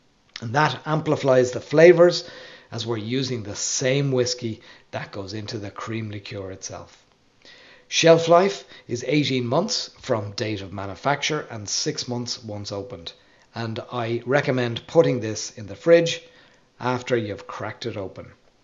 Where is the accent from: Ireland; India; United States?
Ireland; Now, I remember growing up in Ireland in the 1980s